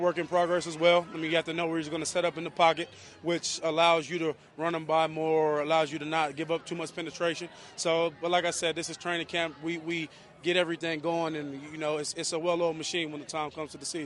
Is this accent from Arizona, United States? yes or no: no; Charlotte, North Carolina, United States; well, I'm from Charlotte, of course. Everybody knows that. It's near and dear to my heart.